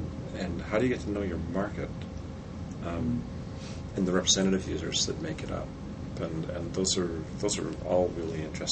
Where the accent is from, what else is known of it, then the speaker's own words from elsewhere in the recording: Canada; Since I'm Canadian, it had the, we call it the hockey puck mouse